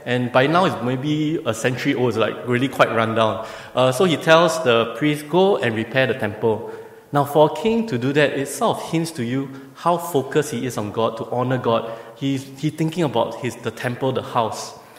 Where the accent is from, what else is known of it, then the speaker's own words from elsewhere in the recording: Singapore; Because my pre-understanding as a Singaporean, right?